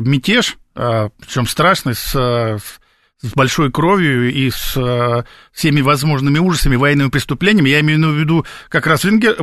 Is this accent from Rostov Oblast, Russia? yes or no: yes; Rostov Oblast, Russia; Я сам донской казак, поэтому люблю эту историю.